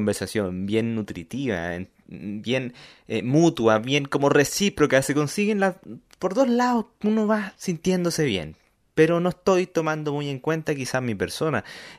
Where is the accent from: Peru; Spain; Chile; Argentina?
Argentina; Soy argentino, tú ya ves.